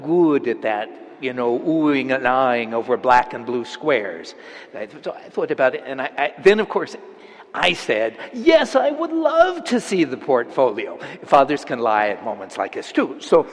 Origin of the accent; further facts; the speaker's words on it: Alameda, California, United States; I grew up in Alameda, the Isle of Style in the East Bay.